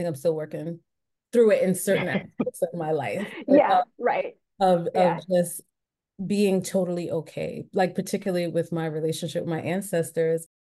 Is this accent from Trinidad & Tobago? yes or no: yes; Trinidad & Tobago; also born or lived in Long Island, United States; now in United States; And I was so immersed in the culture that you asked me, I'm Trinidadian, what?